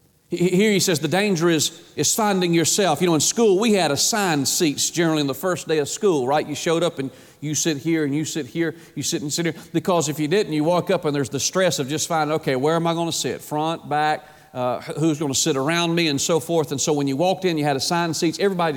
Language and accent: English; Atlanta, Georgia, United States; My growing up in Atlanta, my stepfather, from the time I was 6 years old, I started attending football games in Atlanta